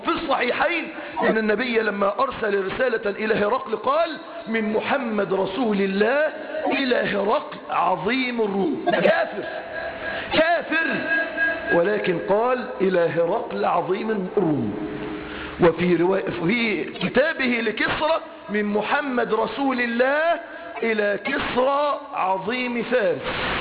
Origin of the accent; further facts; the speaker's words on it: Egypt; زي اللغة الدارجة عندنا في مصر كده